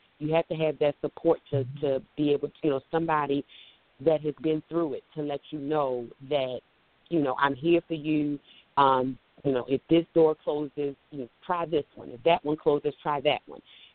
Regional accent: Baltimore, Maryland, United States; now in Charlotte, United States; I am from Baltimore. I now reside in Charlotte, North Carolina.

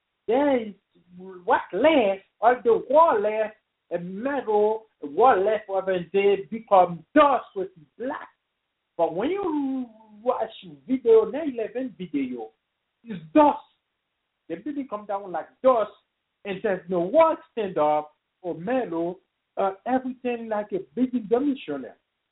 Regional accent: Haiti; English is a second language; moved away; That was the first time out when I come from Haiti.

